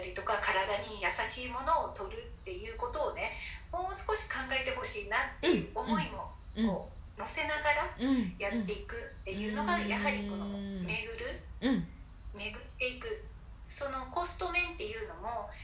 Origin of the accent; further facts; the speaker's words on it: Amakusa, Kumamoto, Japan; なんと私その天草で生まれ育ってるんですけれども、 うちの実家がですね水産業者をやってまして